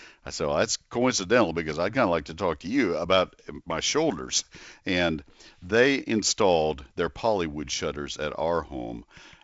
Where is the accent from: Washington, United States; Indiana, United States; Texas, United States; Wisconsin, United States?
Texas, United States; College Station; Growing up in College Station, Texas, and listening to … never dreaming I'd be working here.